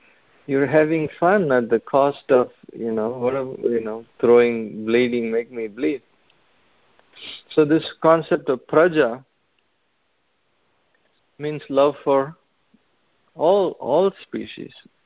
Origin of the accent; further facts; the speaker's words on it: India; And, you know, we love our country, you know, we're from India.